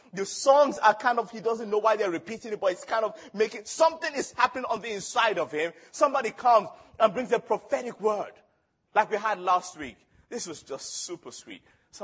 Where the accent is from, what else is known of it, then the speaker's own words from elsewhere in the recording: Nigeria; And I'm Nigerian. And I'm Nigerian.